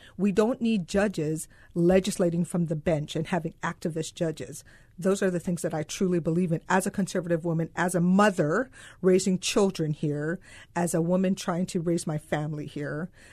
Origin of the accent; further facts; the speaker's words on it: Hawaii, United States; I grew up in Hawaii. I'm the middle child of nine.